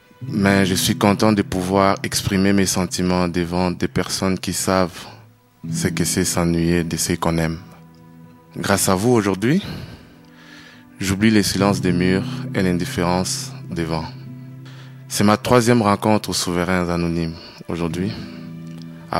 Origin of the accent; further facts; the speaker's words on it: DR Congo; now in France; de la République démocratique du Congo en Afrique. Vous savez, chez moi au Congo, j'étais un prince.